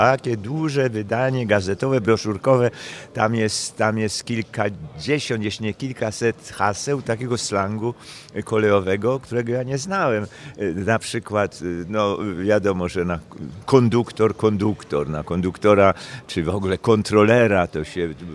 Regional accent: Silesian Voivodeship, Poland; ja pochodzę z Górnego Śląska, wiem, że kobuch to jest w Gwarze Śląskiej do dziś, tylko znów to już ludzie w moim wieku, albo dużo ode mnie starsi, jeszcze używają kobucha

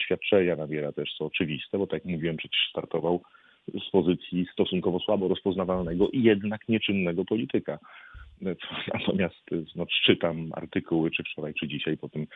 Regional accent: Głuchołazy, Opole Voivodeship, Poland; Ja pochodzę z Głuchoła, tutaj niedaleko ode mnie, 15 kilometrów, jest klasztor w Prudniku

